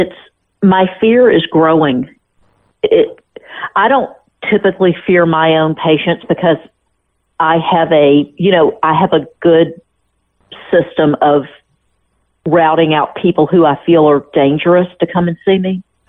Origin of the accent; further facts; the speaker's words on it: Memphis, Tennessee, United States; I'm from Memphis, and Campbell's Clinic was in part of my training.